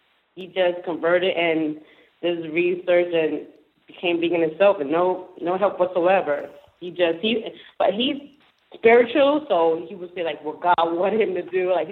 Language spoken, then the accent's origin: English; Queens, New York, United States; now in Brooklyn, United States; I'm originally from Queens, New York. I was born in Queens, but I live in Brooklyn.